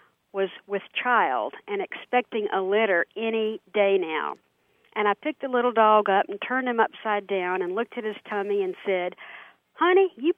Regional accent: Atlanta, Georgia, United States; Well, I am an Atlanta native, but lived in Georgia all my life, and my grandparents live in a little tiny town in North Georgia.

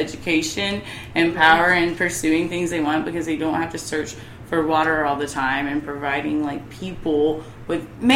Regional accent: Mississippi, United States; Growing up in Mississippi, it was, like, literally...

